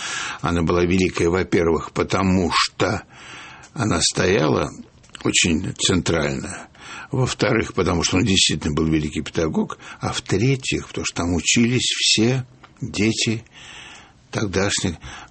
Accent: Moscow, Russia; born there; я сижу практически в своем роддоме. И тогда вот эта Москва послевоенная

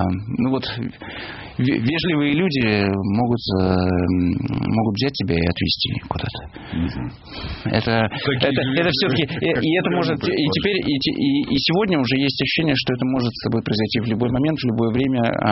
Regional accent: Moscow, Russia; я, честно говоря, не как журналист, а как москвич, осознать этого не могу.

